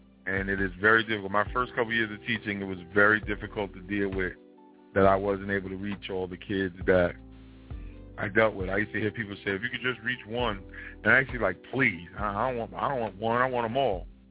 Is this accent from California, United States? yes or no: no; Queens, New York, United States; I come from South Jamaica, Queens. I was born in 40 Projects.